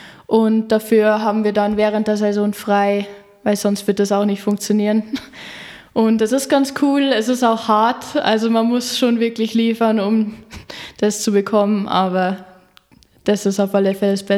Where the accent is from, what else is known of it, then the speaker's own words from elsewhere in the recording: Neuschönau, Bavaria, Germany; ich bin 21, ich bin aufgewachsen in Neuschenau in Reichenberg. Ich komme aus einer Skifahrerfamilie vom Sport Eichinger